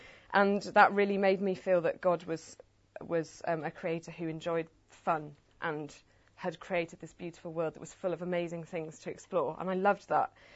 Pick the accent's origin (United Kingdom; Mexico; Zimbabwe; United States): United Kingdom; York, Yorkshire and the Humber; born there; So just to give you a bit of background, I was born in York.